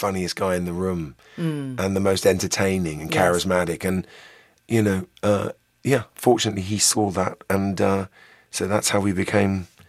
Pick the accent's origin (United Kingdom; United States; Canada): United Kingdom; London; born or raised there; accent: southeast London